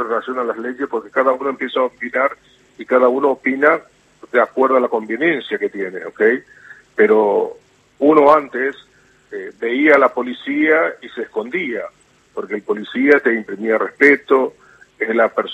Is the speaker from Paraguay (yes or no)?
yes; Paraguay; Ese sistema yo no quiero en mi país. Yo no quiero que Paraguay se convierta en una Venezuela.